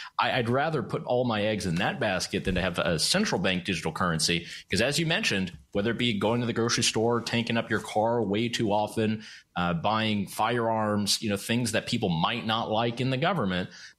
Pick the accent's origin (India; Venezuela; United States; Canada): Canada; I'm Canadian.